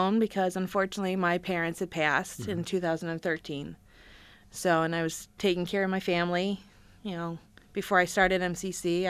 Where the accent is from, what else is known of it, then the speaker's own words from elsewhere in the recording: Hamlin, New York, United States; also born or lived in Rochester; I started here in Rochester, and my mom decided that the area we lived in was a little dicey, so she moved us out to Hamlin. Was not impressed with that concept. My backyard was a cornfield.